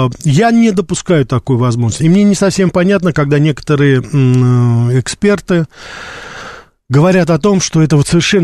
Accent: Austria; но я сам из Австрии, но вообще-то я, как говорится, ли человек мира

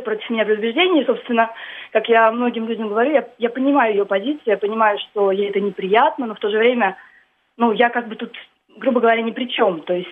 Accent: Russia; Да, я из России.

